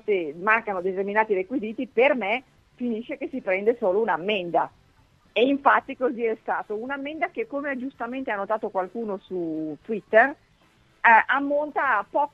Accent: Grignasco, Piedmont, Italy; moved away; Grignasco, che è dove io sono nata. Io sono piemontese, trapiantata poi in Lombardia per motivi lavorativi di mio papà, ma sono assolutamente piemontese della provincia di Novara.

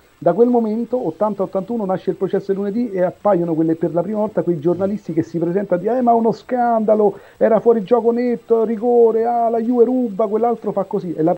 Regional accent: Rome, Lazio, Italy; noi che siamo juventini cresciuti a Roma

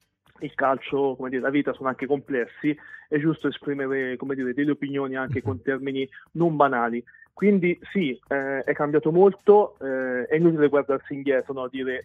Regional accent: Tuscany, Italy; lo dico da toscano mi permette di dire

